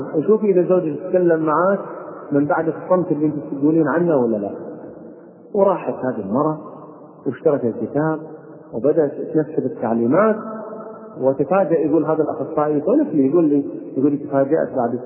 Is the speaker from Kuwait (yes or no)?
yes; Kuwait; واحده من القصص المشهوره عندنا في الكويت